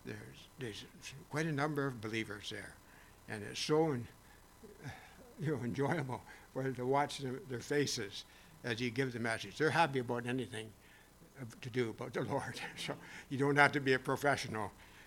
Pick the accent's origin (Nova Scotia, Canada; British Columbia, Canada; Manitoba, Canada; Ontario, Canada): Ontario, Canada; Searchmont; So I said that I was from Searchmont.